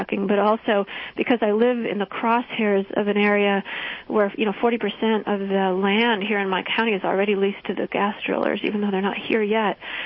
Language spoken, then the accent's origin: English; Illinois, United States; Elijah Lovejoy was assassinated in my home state of Illinois, not far from where I grew up, in the 1830s